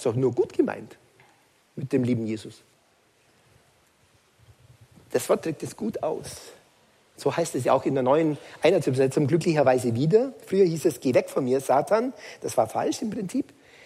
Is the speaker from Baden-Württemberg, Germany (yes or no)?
yes; Baden-Württemberg, Germany; Ich bin ein Schwabe, wie Pater Buchob vor mir.